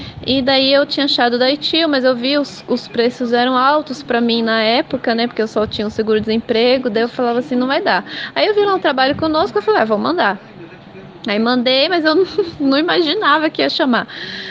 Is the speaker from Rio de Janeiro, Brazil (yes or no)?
no; Senhor do Bonfim, Bahia, Brazil; born there; also born or lived in Pindamonhangaba / São Bernardo; now in São Paulo, Brazil; eu sou nascida na Bahia, né? Senhor do Bonfim, Bahia. Aí de lá fui para Pindamonhangaba, de Pindamonhangaba para São Bernardo e de São Bernardo para São Paulo.